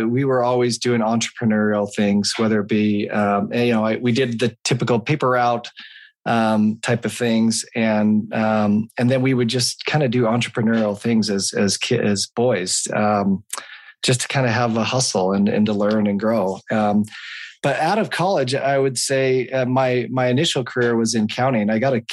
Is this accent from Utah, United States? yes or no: yes; Ogden, Utah, United States; I grew up in Utah, in a town called Ogden, Utah, and I'm one of six kids with in our family.